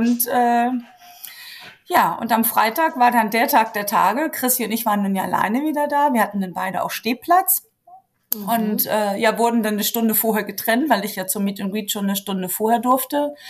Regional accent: Germany; Naja, und ich gucke kein Trash-TV, ich komme aus Deutschland.

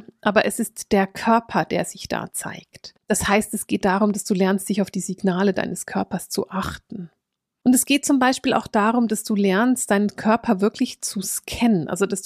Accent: Bern, Switzerland; ich bin in Bern aufgewachsen und ich liebe diese Stadt.

